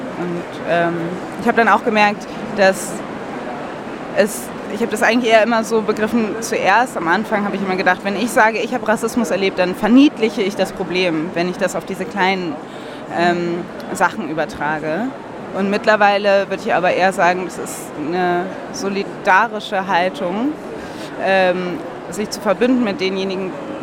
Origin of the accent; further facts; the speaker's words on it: Cologne, North Rhine-Westphalia, Germany; ich bin in Köln aufgewachsen, in einem urbanen Umfeld